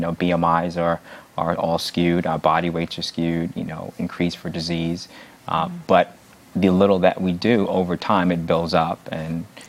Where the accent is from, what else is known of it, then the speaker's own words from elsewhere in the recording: New York, United States; I'm from New York, and when I was in New York, I mean, I didn't hear about many outdoor programs until I came to Maryland.